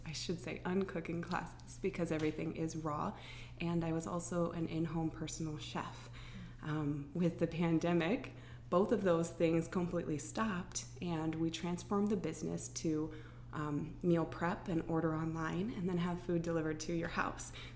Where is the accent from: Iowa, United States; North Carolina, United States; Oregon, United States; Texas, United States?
Oregon, United States; Portland; now in South Dakota, United States; I am from Portland, Oregon, originally, and I moved out here to South Dakota about 6 years ago.